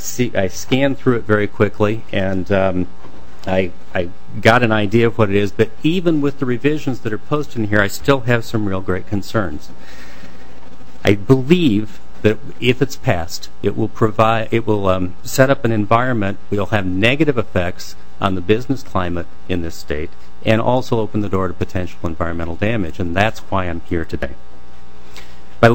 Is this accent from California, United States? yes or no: no; Utah, United States; including my home state of Utah and including Minnesota.